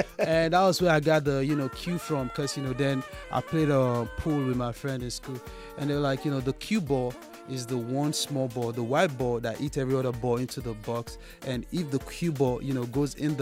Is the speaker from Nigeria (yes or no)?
yes; Nigeria; also born or lived in Washington, D.C., United States; I spend most of my life in Nigeria, and it's fun.